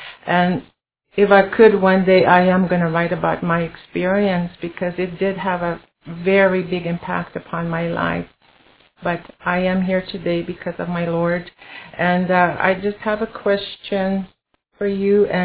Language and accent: English; Alberta, Canada; I'm from Piikani Nation, from the nation that the lawyer comes on often.